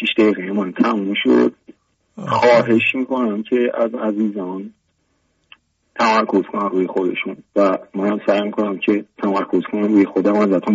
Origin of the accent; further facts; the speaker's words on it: Isfahan, Iran; moved away; اهل اصفهان هستم، چند سالیه که کلا مهاجرت کردم و بلوش 32 سالم هست.